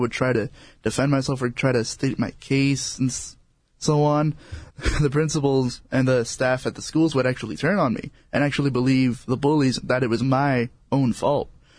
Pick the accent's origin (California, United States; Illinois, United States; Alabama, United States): California, United States; El Monte; Well, I grew up in El Monte. That's around L.A. County.